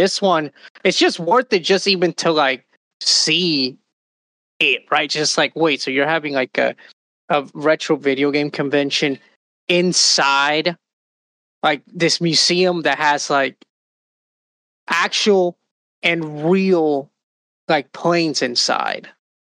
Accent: New York City, New York, United States; I'm not, you know, I'm a New Yorker from the city.

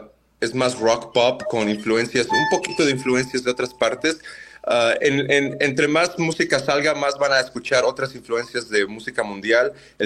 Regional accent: Puebla, Mexico; now in Canada; Yo ahí creciendo en Puebla conocí a muchos niños como yo.

